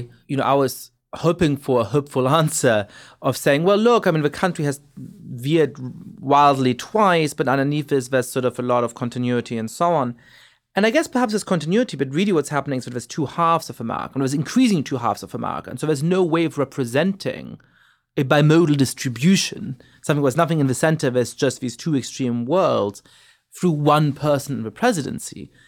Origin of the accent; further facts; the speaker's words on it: Germany; moved away as an adult; also born or lived in England / France; now in United States; I grew up in Germany and then went to college in England, came here for a year to New York, spent a year in France, and then started doing my PhD and graduate work here